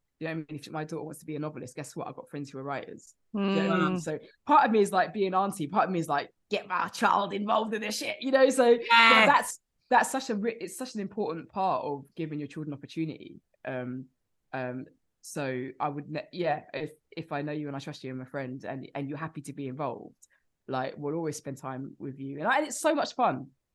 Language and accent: English; East Finchley, London, United Kingdom; so I'm from East Finchley